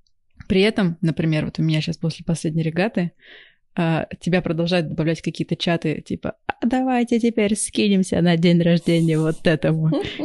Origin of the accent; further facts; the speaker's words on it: Totskoye, Orenburg Oblast, Russia; Вот я росла в Тоцком. Тоцка — это такая Оренбургская область, военный городок.